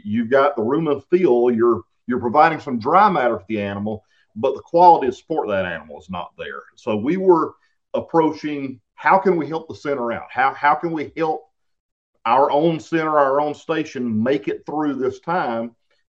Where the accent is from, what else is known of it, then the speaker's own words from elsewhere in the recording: Alabama, United States; So I'm originally from Alabama. Like you said … originally from Alabama.